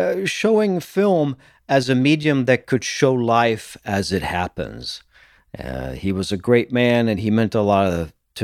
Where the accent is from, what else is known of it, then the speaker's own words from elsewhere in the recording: France; English is a second language; now in Texas, United States; I am the Texan from France